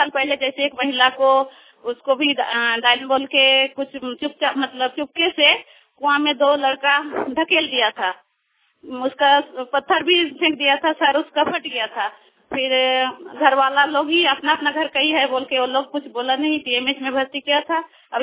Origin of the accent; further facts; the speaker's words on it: Jharkhand, India; मैं एक सैया हूँ और ग्राम काचा की सैया हूँ। मैं जमशेदपुर ब्लॉक से हूँ।